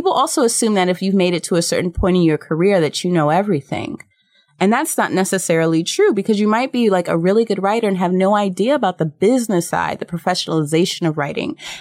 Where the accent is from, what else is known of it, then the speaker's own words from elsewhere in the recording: New York City, New York, United States; born there; I was born in New York City, like we talked about.